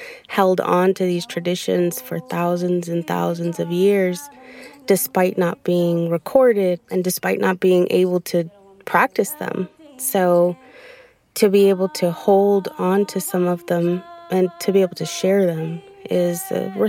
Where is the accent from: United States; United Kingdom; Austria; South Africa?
United States; Madocmigook, Maine; I'm Passamaquoddy from Madocmigook.